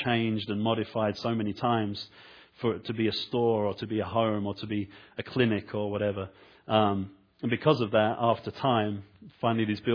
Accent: London, United Kingdom; Being from London, that's kind of what I think when I hear the word condemn. I was born and raised in London, where we have, you know, history and stuff.

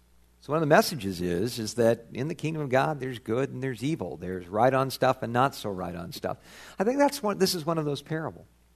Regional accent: California, United States; I grew up in Southern California, mustard plants all over the place.

